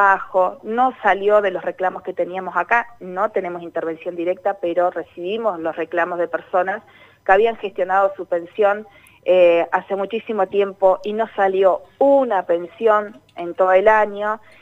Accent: Argentina; lo que nos está pasando a nosotros como argentinos

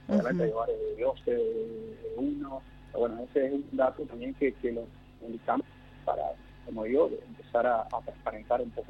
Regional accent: Goya, Corrientes, Argentina; Bueno, yo, por ejemplo, vengo de Goya y ahí está también la universidad

